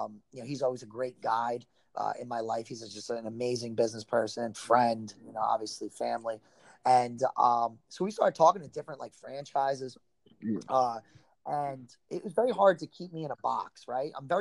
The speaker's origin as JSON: {"language": "English", "region": "New Jersey", "country": "United States", "moved": "yes", "said": "from Warrior Fitness Camp, originally from the Jersey Shore, the real Jersey Shore. Came down to Florida here."}